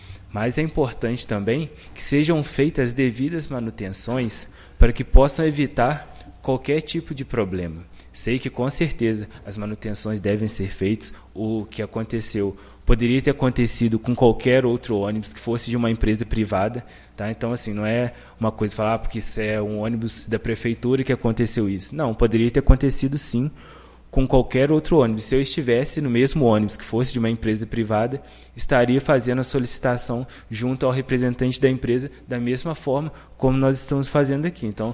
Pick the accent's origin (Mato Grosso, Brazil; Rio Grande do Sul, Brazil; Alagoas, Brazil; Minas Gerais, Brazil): Minas Gerais, Brazil; Juiz de Fora; Eu sou um professor que estou aqui em Bicas tem 3 anos, mas sou natural de Juiz de Fora, moro lá, venho aqui somente para trabalhar